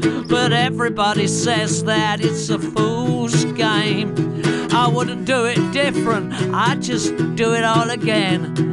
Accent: England, United Kingdom; being English, you just think, well, everything comes from America. And we, you know, that's what it was like growing up.

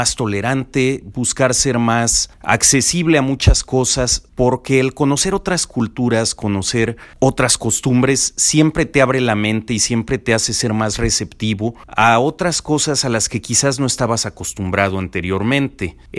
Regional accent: Celaya, Guanajuato, Mexico; Soy originario de Celaya, Guanajuato. Crecí en Celaya. Me eduqué en ese lugar, pero afortunadamente tuve la gran oportunidad de viajar cuando era bastante joven.

